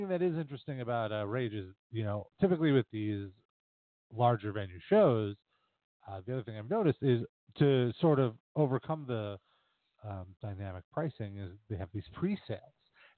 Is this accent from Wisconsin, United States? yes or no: no; New York City, New York, United States; all the lifetime of branding that the garden has given me as a New Yorker. But, as a practical New Yorker, I always cringe